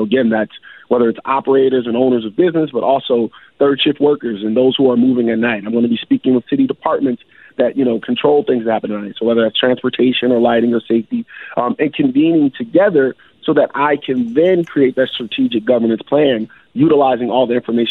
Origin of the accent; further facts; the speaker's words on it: Philadelphia, Pennsylvania, United States; I'm from that castle on the hill out in West Philly. You know, born and raised in West Philadelphia. So, you know, I'm Philly through and through.